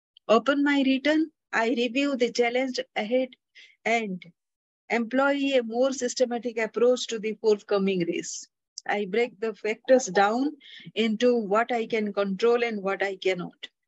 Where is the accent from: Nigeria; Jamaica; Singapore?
Singapore; With supreme assuredness, I announce that I'm from Singapore and hence very accustomed to the heat.